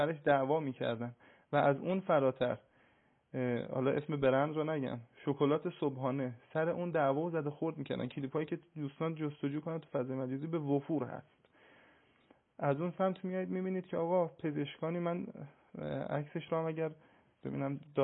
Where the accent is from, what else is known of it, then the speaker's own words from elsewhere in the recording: Gilan, Iran; چون اصالتا گیلانی هستم، سمت خودمون سراغ دارم.